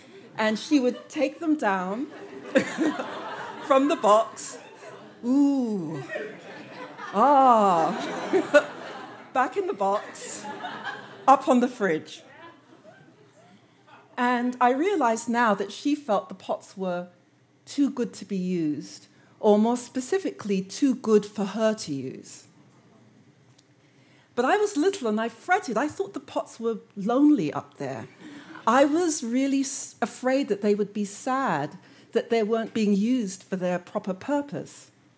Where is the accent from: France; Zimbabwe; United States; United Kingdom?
United Kingdom; London; when I was about 3 years old, growing up in London. My parents emigrated from Jamaica to England before I was born